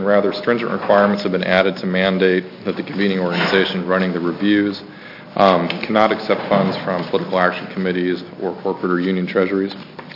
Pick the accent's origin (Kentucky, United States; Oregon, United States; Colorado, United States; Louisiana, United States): Oregon, United States; Eugene; I'm from Eugene, Oregon.